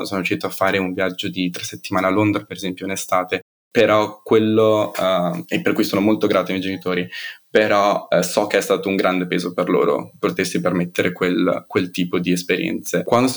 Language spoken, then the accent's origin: Italian; Preganziol, Veneto, Italy; ho 23 anni. È quasi 24 quest'anno e sono cresciuta a Preganzioli in provincia di Treviso